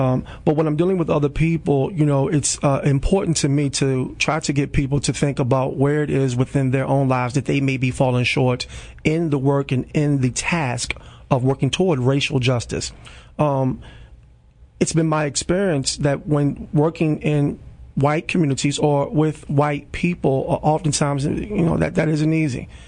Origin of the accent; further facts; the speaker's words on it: Harrisonburg, Virginia, United States; And so growing up in Harrisonburg and Harrisonburg's African-American community of the Northeast, formerly known as Newtown, I was faced with similar challenges that most young black men are confronted with as they're coming of age in America.